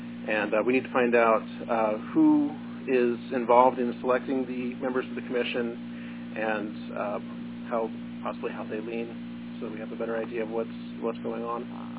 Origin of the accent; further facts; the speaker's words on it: California, United States; from Santa Clara County.